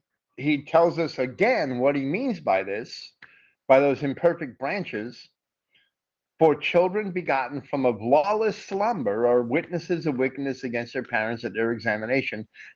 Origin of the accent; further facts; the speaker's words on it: Jersey City, New Jersey, United States; Even in 1975, where I grew up in Jersey City